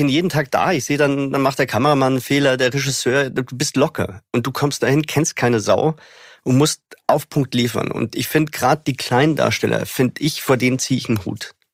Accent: Germany; Die perfekte Aussprache war mir egal, weil ich bin Deutscher

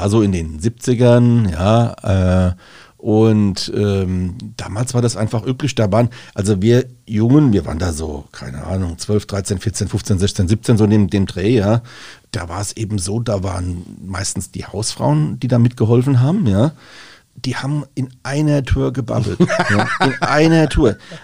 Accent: Rhineland-Palatinate, Germany; da hat dann das Vögelchen drüber gepfiffen, sagt man bei uns in Rheinhessen.

